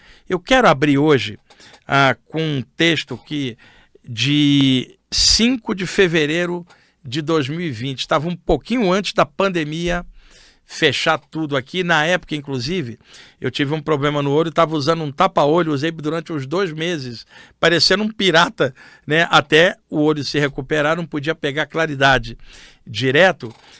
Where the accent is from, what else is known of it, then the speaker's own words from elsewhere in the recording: Rio de Janeiro, Brazil; Tinha uma expressão que era usada no Rio de Janeiro, onde eu cresci